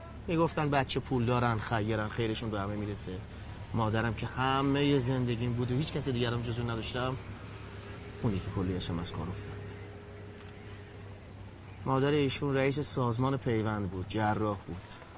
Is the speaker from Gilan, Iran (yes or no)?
no; Shiraz, Fars, Iran; now in Tehran, Iran; 15-16 سال پیش از شیراز پا شدیم اومدیم ستارخان تو همین تهران.